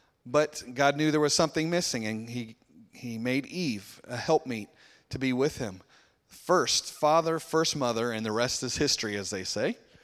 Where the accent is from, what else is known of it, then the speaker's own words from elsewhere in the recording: Georgia, United States; also born or lived in Alabama, United States; that's kind of normal for the South where I grew up in Georgia and lower Alabama.